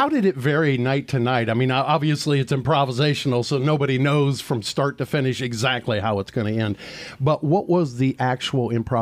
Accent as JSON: {"language": "English", "country": "United States", "tie": "born or raised there", "said": "confess that I am actually born in Putnam County, in case you're wondering. So I'm pretty sure this is all about my hometown."}